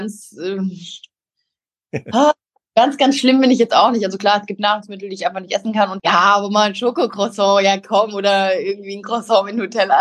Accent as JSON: {"language": "German", "region": "Saarland", "country": "Germany", "tie": "born or raised there", "said": "ich bin ja im Saarland groß geworden und es sind ja nur 10 Kilometer bis zur französischen Grenze."}